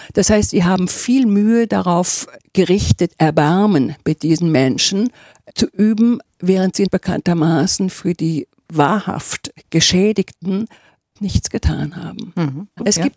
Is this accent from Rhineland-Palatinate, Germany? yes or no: yes; Trier, Rhineland-Palatinate, Germany; als ich mich mit meiner Heimatstadt Trier beschäftigte